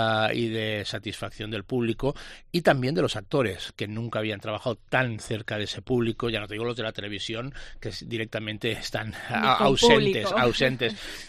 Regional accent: Ibiza, Balearic Islands, Spain; con el dolor que me supone, porque soy ibicenco, ¿eh? Me iría a Ibiza continuamente

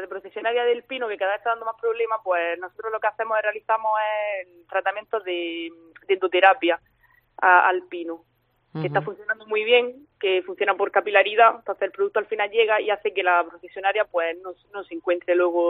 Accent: Motril, Andalusia, Spain; born or raised there

